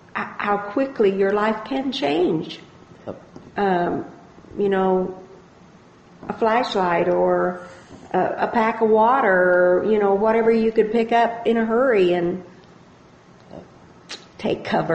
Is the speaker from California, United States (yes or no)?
no; Ashland, Kansas, United States; And I said, "Ashland, Kansas."